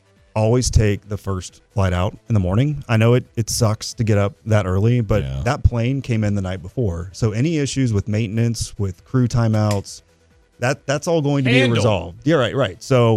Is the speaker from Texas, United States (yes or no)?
yes; Houston, Texas, United States; So I grew up in Houston when the Oilers left.